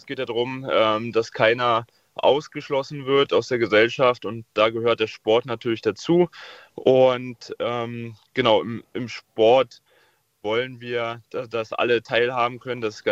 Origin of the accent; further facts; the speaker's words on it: Schwedt, Brandenburg, Germany; born there; Also ich bin ja gebürtiger Schweter